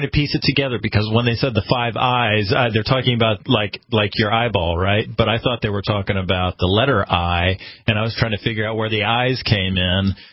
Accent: United States; Oftentimes, as an American, you can't see things.

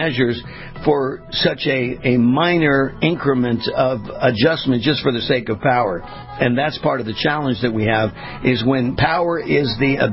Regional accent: California, United States; I grew up in California as a kid.

